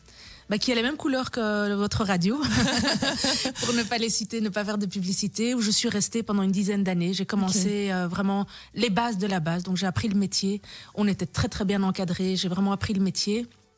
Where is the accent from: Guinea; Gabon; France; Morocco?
Morocco; C'était de travailler avec le Maroc, mon pays d'origine.